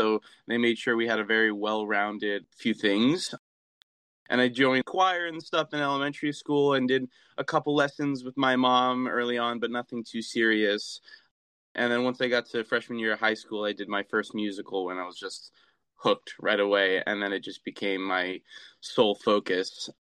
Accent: New Jersey, United States; Yeah, we're all from Jersey. So I live 15 minutes from Montclair

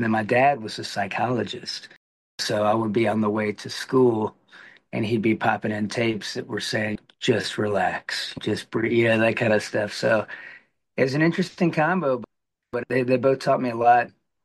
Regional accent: Huntsville, Alabama, United States; also born or lived in Auburn / Nashville / Los Angeles; I grew up in Huntsville, Alabama. So I was born in Auburn, Alabama, and then grew up in Huntsville. And stayed there until college

